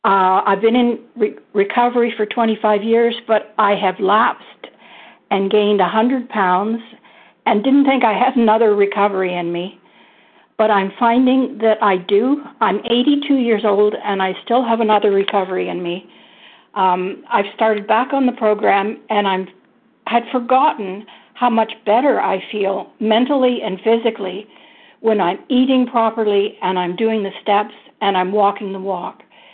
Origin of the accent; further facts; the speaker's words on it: Toronto, Ontario, Canada; from Toronto, Canada.